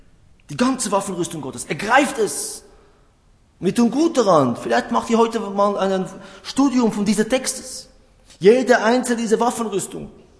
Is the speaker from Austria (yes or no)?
no; Switzerland; Ich glaube, dass bei uns in der Schweiz, wir verlieren teilweise diese geistliche Verständnis